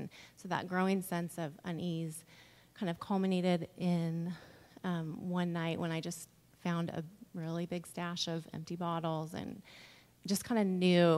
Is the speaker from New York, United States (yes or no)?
no; Tacoma, Washington, United States; I am from Tacoma, Washington, outside Seattle. And I went to college in California